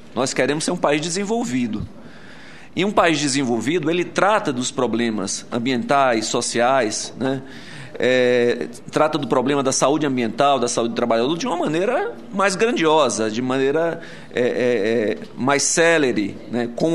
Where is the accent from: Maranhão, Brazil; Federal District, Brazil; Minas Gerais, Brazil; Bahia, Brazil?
Bahia, Brazil; eu também sou baiano, né?